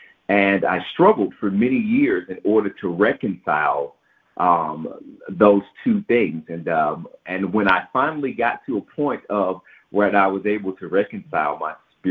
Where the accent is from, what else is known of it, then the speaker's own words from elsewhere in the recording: Memphis, Tennessee, United States; And so growing up in Memphis and surrounded by the religiosity of the city did have a bearing on the upbringing that I indeed received.